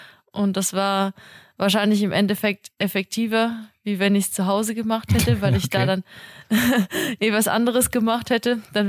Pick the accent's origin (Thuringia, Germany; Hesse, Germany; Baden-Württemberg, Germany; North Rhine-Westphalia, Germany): Baden-Württemberg, Germany; Dingelsdorf; Also aufgewachsen bin ich in Dingelsdorf am Bodensee. Das ist ein kleines Dorf in der Nähe von Konstanz. Und habe da eigentlich meine gesamte Kindheit verbracht.